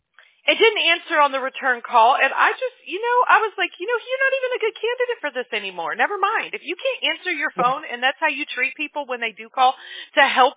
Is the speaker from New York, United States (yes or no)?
no; Mobile, Alabama, United States; born there; It's just it's the Southern in us is what it is. I was born in Mobile, Alabama. We were taught better than that.